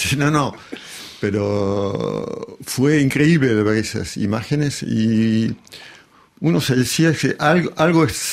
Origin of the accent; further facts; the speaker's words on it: Argentina; accent: Argentine; el acento argentino más un acento un poco especial que no se sabe si es francés, alemán o... Bueno, tengo un acento propio.